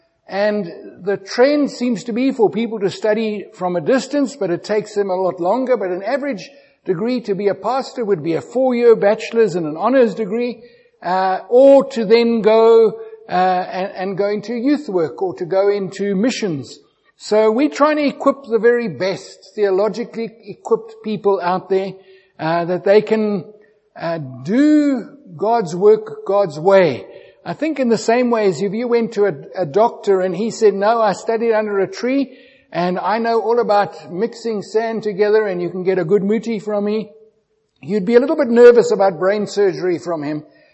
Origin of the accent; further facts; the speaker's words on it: Witbank, Mpumalanga, South Africa; I grew up in Witbank, so an industrial town like Sasolburg